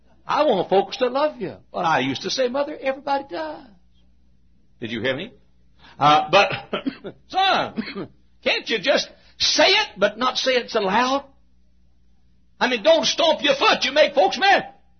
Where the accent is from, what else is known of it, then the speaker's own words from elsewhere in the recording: Texas, United States; accent: Texan; Dear God, I'm a Texan and they won't understand me up there. And my accent is not what they know.